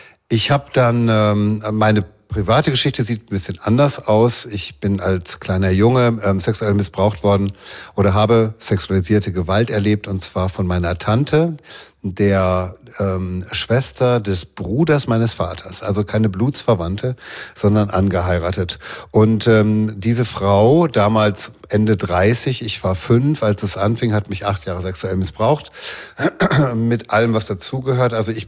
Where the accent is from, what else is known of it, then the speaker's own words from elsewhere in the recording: Dortmund, North Rhine-Westphalia, Germany; moved away as an adult; also born or lived in Hamburg, Germany / Paris, France / Tokyo, Japan / New York, United States; Ich komme aus Dortmund, aus dem Ruhrpott, Entschuldigung, und habe da Abitur gemacht, Zivildienst, bin nach Hamburg gegangen